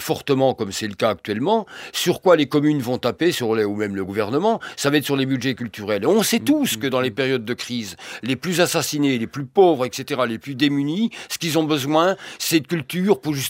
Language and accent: French; Cherbourg, Normandy, France; born there; Moi, je suis né à Cherbourg.